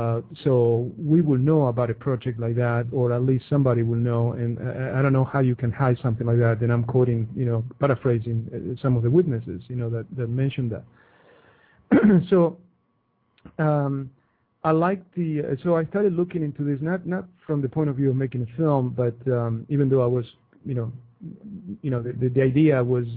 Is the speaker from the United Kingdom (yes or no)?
no; Argentina; moved away as an adult; also born or lived in Miami; now in Phoenix, United States; I'm originally from Argentina, actually.